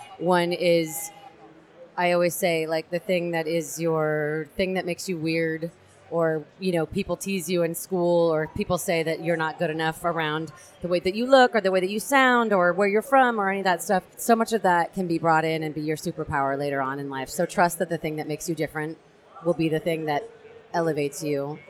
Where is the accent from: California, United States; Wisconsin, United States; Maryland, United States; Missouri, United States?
California, United States; San Francisco; she's from Idaho, I'm from San Francisco.